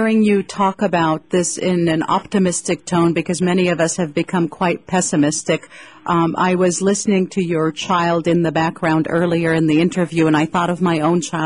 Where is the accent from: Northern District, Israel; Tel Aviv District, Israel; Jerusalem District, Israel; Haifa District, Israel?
Northern District, Israel; Nazareth; The Israel that I grew up in Nazareth was an Israel where I, as a Palestinian, knew from a very early age, as a 4-year-old and a 5-year-old, that I was less than human